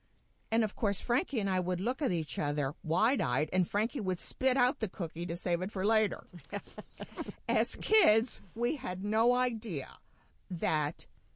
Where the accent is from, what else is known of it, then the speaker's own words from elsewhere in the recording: Pennsylvania, United States; I grew up in Pennsylvania, and it seemed that every other year, we would have a heavy snow in the month of March.